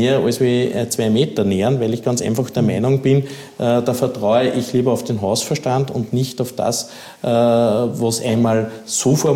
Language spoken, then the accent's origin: German; Upper Austria, Austria; Ich habe das selber miterlebt in meiner Heimatgemeinde, was die Welser Westspange betroffen hat.